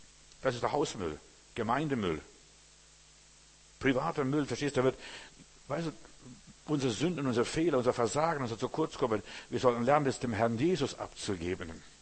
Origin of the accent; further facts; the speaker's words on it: Klaipėda, Klaipėda County, Lithuania; Bei uns, ein Osbeke in Memel, wo ich herkomme, plötzlich auf der Straße lag ein halber Mensch.